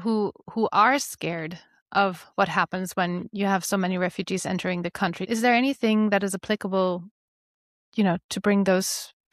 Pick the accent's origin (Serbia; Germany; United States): Germany; also born or lived in Spain; I'm not just German. I'm also European and I'm a woman. I was born in Spain. I've lived in places that are outside of Europe.